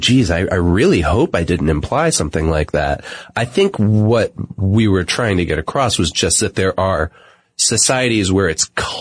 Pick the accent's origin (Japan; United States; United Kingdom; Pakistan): Pakistan; I'm from Pakistan, and I would like to assure you that acid burning is not socially acceptable there.